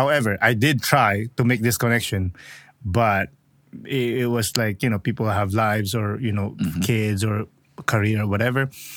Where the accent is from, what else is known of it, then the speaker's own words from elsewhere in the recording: Philippines; now in Canada; I grew up in the Philippines